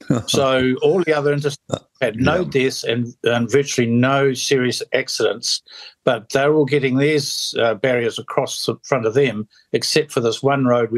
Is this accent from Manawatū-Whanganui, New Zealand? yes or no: no; Katikati, Bay of Plenty, New Zealand; if I normally go into Katikati, that's my hometown